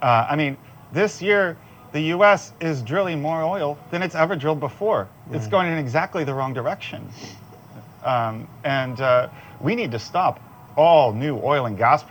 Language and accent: English; Illinois, United States; moved away as an adult; now in Santa Cruz, United States; So I'm from the Midwest, born and raised in Illinois, moved around the country once I got out of the house for jobs primarily.